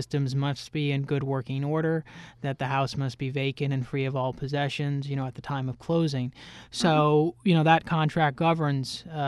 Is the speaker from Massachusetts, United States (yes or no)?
no; Binghamton, New York, United States; I grew up in upstate New York, and I grew up in Binghamton, and we saw a lot of jobs leave the upstate New York in the 80s and the 90s.